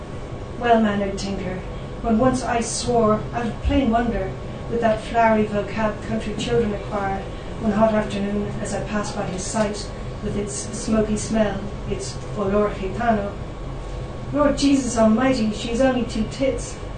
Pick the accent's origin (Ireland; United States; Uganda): Ireland; Dublin, Leinster; I spend a lot of my time on the formative prayer, even though it's all I'm from Dublin.